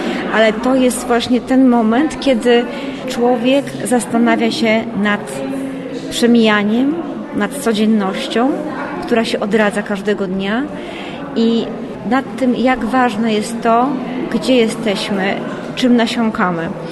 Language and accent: Polish; Warsaw, Masovian Voivodeship, Poland; born there; Urodziłam się rzeczywiście w Warszawie, natomiast pierwsze miesiące mojego życia spędziłam na Wybrzeżu i właściwie w Wybrzeżu Gdańskim, później też bywałam oczywiście na Podlasiu, o którym wspomniałam.